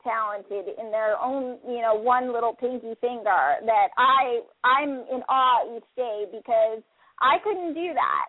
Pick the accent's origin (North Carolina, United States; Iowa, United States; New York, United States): New York, United States; I am from New York. It's so funny. I'm headed, you know, south. I'm never looking back.